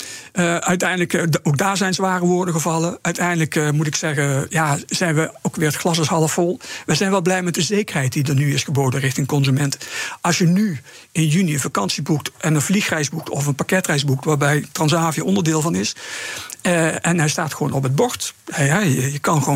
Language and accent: Dutch; Netherlands; dat is ook wel onze ervaring, we vergeten snel als Nederlanders.